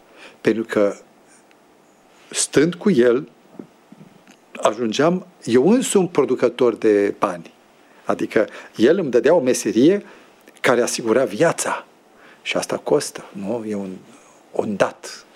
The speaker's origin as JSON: {"language": "Romanian", "country": "Romania", "said": "Eu de-aia sunt român și nu sunt tătar, pentru că dacă era tătar, eu vorbeam tătărește."}